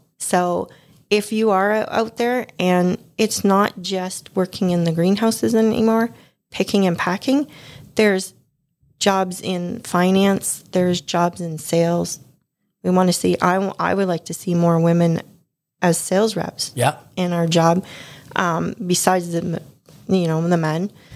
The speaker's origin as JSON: {"language": "English", "town": "Windsor", "region": "Ontario", "country": "Canada", "tie": "born or raised there", "said": "live in Leamington, and I'm surrounded by greenhouses where I'm at currently. And I always thought to myself, I was born and raised in Windsor."}